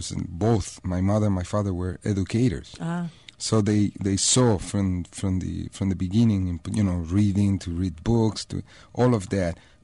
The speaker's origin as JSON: {"language": "English", "town": "Panama City", "region": "Panamá", "country": "Panama", "tie": "born or raised there", "said": "65, yeah. I grew up in Panama City, in the capital."}